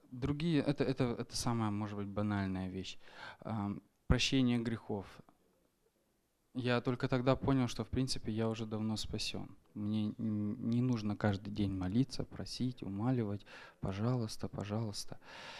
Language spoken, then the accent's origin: Russian; Germany; Russian is a second language; «Окей, вообще-то, как немец, как логически думающий человек, я всегда думал, что это что-то нечисто, что-то не то».